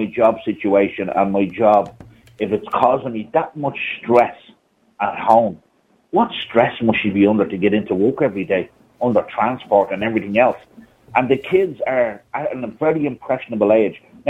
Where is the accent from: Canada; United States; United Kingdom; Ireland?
Ireland; Because we're Irish and we don't change our culture for nothing or nobody